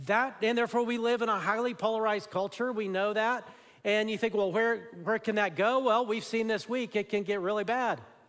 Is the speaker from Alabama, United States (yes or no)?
yes; Alabama, United States; So I grew up in Alabama, and I remember when I was in high school, I met my friend's great-grandmother.